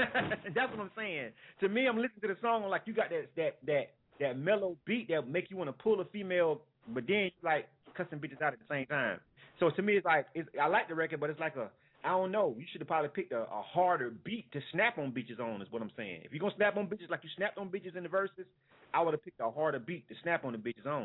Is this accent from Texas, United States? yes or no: no; Florida, United States; it's just that's my home state, and I dealt with a lot of Florida women in my lifetime.